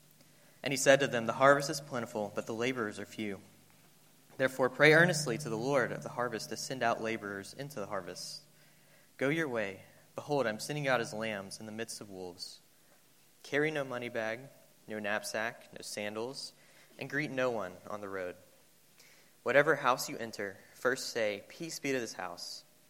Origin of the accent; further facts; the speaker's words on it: Birmingham, Alabama, United States; I'm from Birmingham, Alabama. Went to the University of Alabama, which normally means that I make a lot of like Alabama references or Alabama football references.